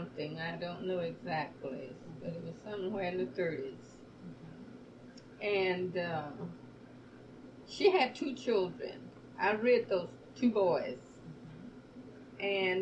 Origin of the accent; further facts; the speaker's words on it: Longview, Texas, United States; born there; I was born in Longview, Texas, mm-hmm. and that's Gray County.